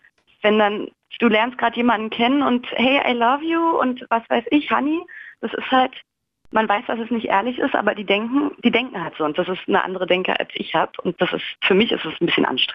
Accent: Berlin, Germany; als Berliner ist es ja natürlich eine Katastrophe.

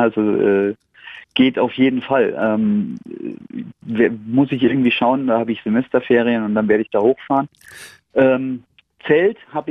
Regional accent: Germany; Und ich komme aus der Main-Gegend und wohne am Berg.

